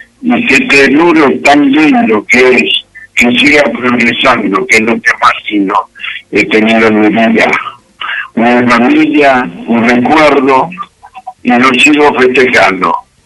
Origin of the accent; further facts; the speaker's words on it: Pedro Luro, Buenos Aires Province, Argentina; Nací, me crié acá y hoy estoy obligado a darle unas palabras a usted. Me parece un sueño de haber cumplido 86 años acá, donde me vino a nacer